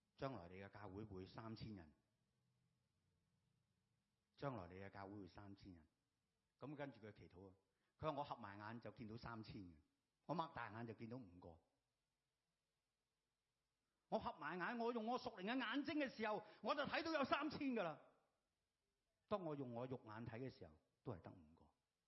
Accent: Hong Kong; 即是我们香港人讲呢，就好像被屈咁

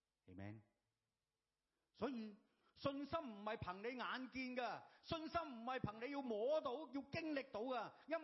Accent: Hong Kong; 即是我们香港人讲呢，就好像被屈咁

